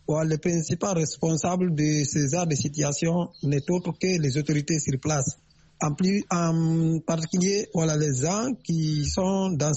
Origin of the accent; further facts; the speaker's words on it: Guinea; je connais très bien cet endroit, car je suis un Guinéen aussi. Et j'ai vécu dans ce pays, et puis aussi, mon lycée était tout près de ce dépôt de ce carburant-là.